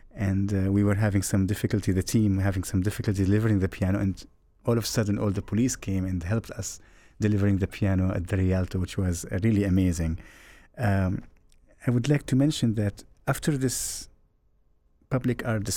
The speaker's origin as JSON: {"language": "English", "country": "Germany", "tie": "born there", "second_language": "English", "said": "I was actually born in Germany, and my parents are Syrians."}